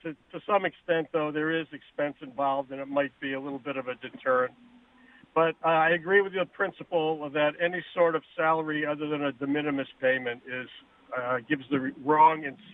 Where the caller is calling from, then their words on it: Kent, Washington, United States; from Kent, but I'm going to be moving.